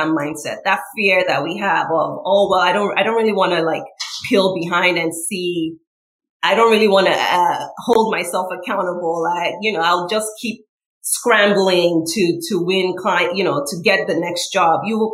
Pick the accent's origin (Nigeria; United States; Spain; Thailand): Nigeria; moved away as an adult; I came from Nigeria to go to college here.